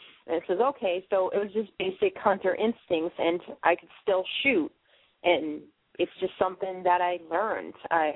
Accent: Boston, Massachusetts, United States; even though I'm from Boston, half my family's from Montana, and I think it's just some of the hunters thing that I have in my blood.

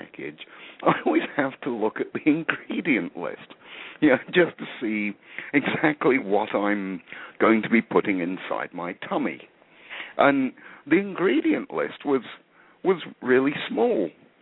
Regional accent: United Kingdom; now in United States; You can probably tell by my accent. I grew up in Britain, so I'm one of like the 0.001% of the population

